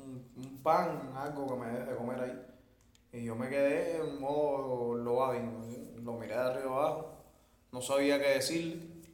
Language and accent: Spanish; Boyeros, Havana, Cuba; donde yo crecí en Boyero, y sobre todo las amistades mías en Arroyo Naranjo